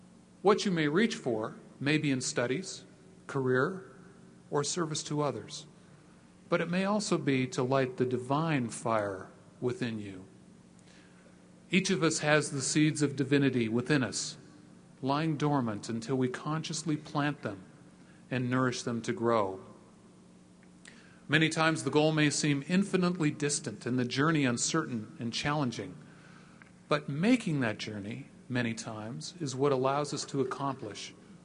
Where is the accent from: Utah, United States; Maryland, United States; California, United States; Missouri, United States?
Utah, United States; When I traveled across the U.S. or abroad during those times, mentioning that I was from Utah was met with comments of bribery and dishonesty.